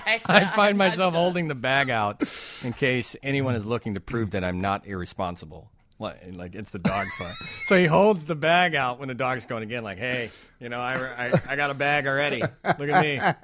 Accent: Wonder Lake, Illinois, United States; moved away as an adult; I'm from Wonder Lake, Illinois.

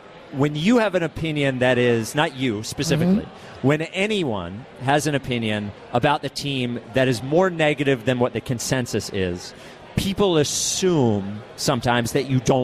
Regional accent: New York, United States; Wow, Kay came out firing. I'm a New Yorker.

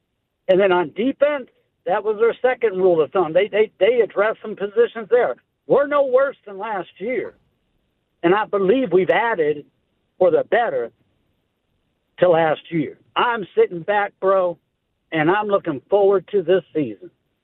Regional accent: Hawaii, United States; moved away; We moved here from Hawaii. I'm from Hawaii in 1971.

